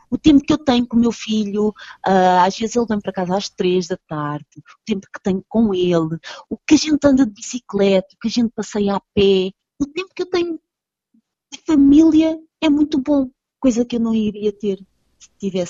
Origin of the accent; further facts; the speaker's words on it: Portugal; moved away as an adult; E eu saí de Portugal, eu aprendi inglês, eu aprendi italiano e estou com falta de coragem para aprender o alemão.